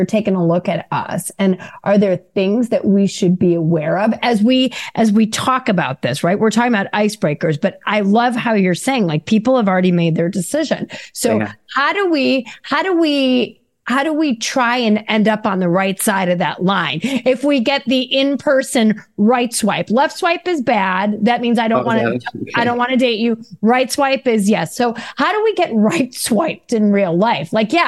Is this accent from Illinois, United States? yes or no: yes; Chicago, Illinois, United States; I'm from Chicago. Born, traveled a lot to other places, lived in other places, but this is home.